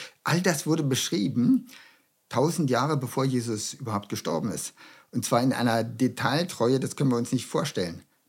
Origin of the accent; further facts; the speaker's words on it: Germany; Ich denke, wir als Deutsche haben auch eine Teilschuld an beiden.